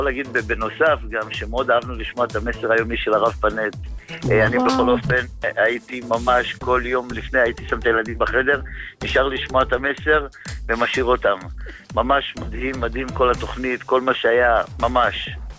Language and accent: Hebrew; Rehovot, Central District, Israel